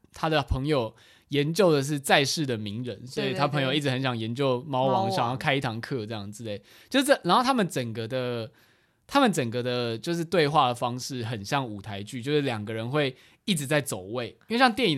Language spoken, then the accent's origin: Chinese; United States; 我们美国人就只要去爆破或者去就是去找到一个东西去消灭